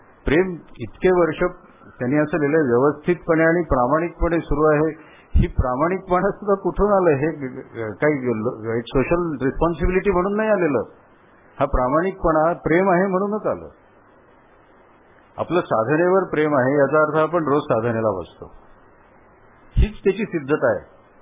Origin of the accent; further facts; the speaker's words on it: Maharashtra, India; accent: Puneri; मी अगदीच पुणेरी भाषेत बोलतो.